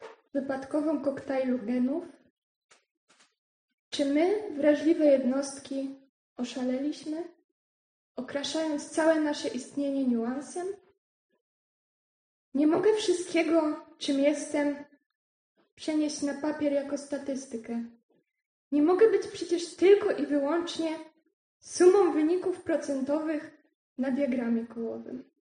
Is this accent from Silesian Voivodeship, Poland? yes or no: yes; Kalety, Silesian Voivodeship, Poland; przyjechałam z Kalet w województwie śląskim.